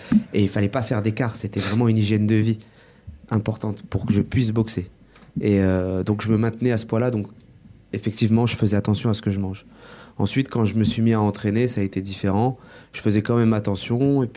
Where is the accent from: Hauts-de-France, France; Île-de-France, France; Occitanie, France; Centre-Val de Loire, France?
Centre-Val de Loire, France; Orléans; Alors moi, je suis né en France. J'ai vécu toute ma vie à la Source. Je suis orléanais et mes parents, eux, mon père est marocain et ma mère est algérienne.